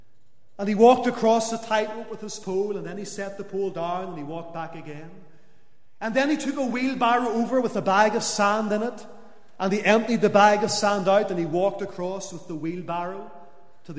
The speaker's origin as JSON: {"language": "English", "town": "Lisburn", "region": "Northern Ireland", "country": "United Kingdom", "tie": "born or raised there", "said": "Whenever I was a young lad growing up in Lisburn"}